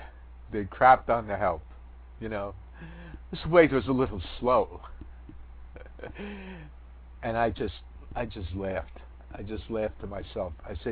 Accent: New York, United States; I'm from New York. Cabbies get tipped.

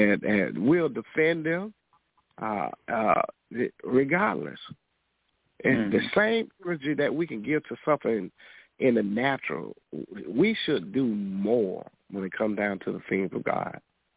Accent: United States; That don't change the fact that I'm American. That don't change the fact. I don't throw away I'm American because that there's still prejudice in my society.

